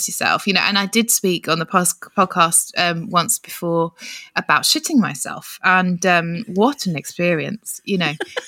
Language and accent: English; South East England, United Kingdom; I'm from Kent. Do you know it?